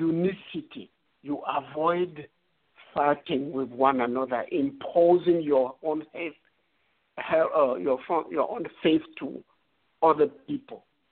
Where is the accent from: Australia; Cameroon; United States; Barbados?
Cameroon; English is a second language; I am from the Tikal kingdom. I'm the Tikal kingdom, the grassy kingdom of Cameroon.